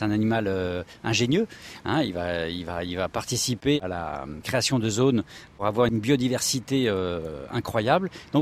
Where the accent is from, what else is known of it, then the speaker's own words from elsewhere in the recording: France; même si à la base je suis français et j'ai vécu en France 33 ans